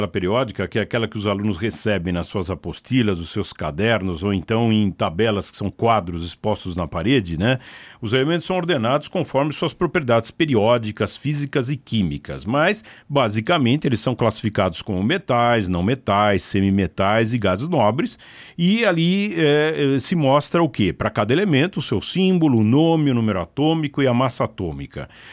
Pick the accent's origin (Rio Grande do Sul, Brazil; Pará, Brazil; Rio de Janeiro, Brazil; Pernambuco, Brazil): Rio Grande do Sul, Brazil; bom, como gaúcho, né?